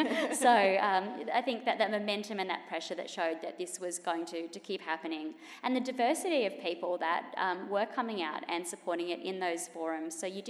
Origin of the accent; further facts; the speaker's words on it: Brisbane, Queensland, Australia; I mentioned earlier that I am from Brisbane